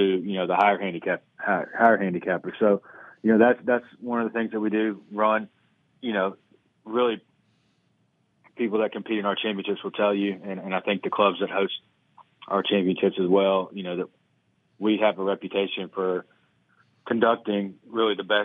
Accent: Tennessee, United States; moved away as an adult; now in Louisiana, United States; I'm originally from Tennessee, but I moved down to Louisiana in 2011 after having gotten the USGA Boatwright internship.

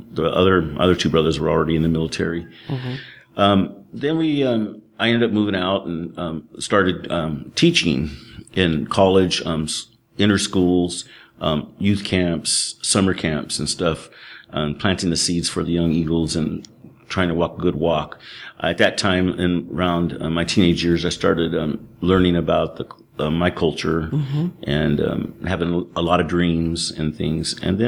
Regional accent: Monterey, California, United States; born there; I was born in a military family, mm-hmm. Fort Ord, Monterey.

